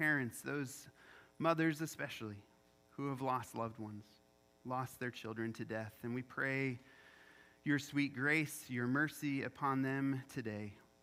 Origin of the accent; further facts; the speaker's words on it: Cleveland, Ohio, United States; I add the because I'm from Ohio, Auburn University, University of Tennessee. As a guy who hails from Cleveland, Ohio, I had friends who went to Ohio State for college.